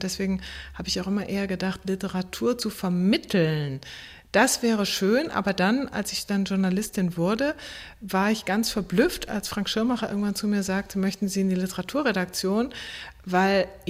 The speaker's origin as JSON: {"language": "German", "region": "North Rhine-Westphalia", "country": "Germany", "tie": "born or raised there", "said": "Ich bin aufgewachsen sehr, sehr schön im Münsterland, aber ohne eigentlich gleichaltrige Spielkameraden, also wirklich auf dem Land."}